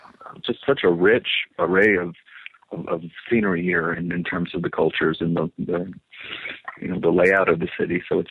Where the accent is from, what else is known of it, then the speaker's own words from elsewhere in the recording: Texas, United States; I grew up in Texas